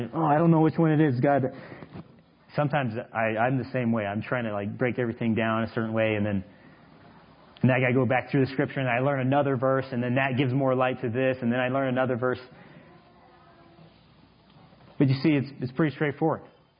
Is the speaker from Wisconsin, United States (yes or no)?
no; Texas, United States; I've listened to one of the evangelists that I grew up with in Texas.